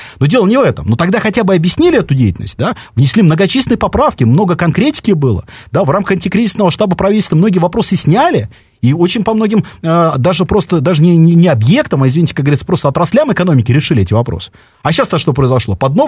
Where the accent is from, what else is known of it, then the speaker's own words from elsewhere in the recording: Moscow, Russia; Мы живем, мы горожане, мы жители города, мы москвичи.